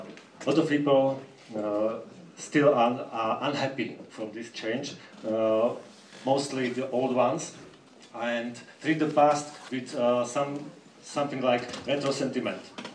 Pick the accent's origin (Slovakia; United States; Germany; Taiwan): Slovakia; We are from Slovakia, from a country which was changed by the revolution.